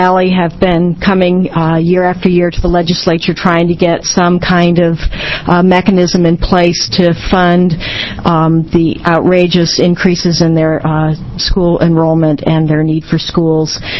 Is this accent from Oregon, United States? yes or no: yes; Hood River, Oregon, United States; I'm from Hood River, Oregon.